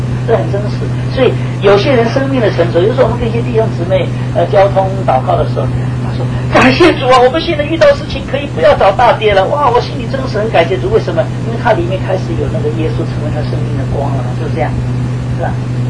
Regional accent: Shanghai, China; 从前我都不太懂啊，我是上海人，在一个大城市里面长大的，也很少去乡下，没有去乡下。

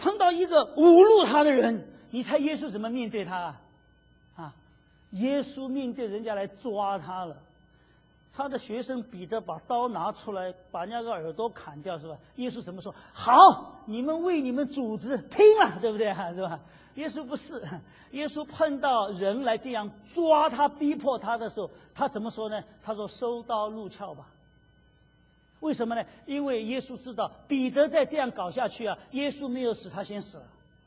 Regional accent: China; 每个人都很自私啊，特别我们中国人讲说人不自私怎么样，天诛地灭啊。

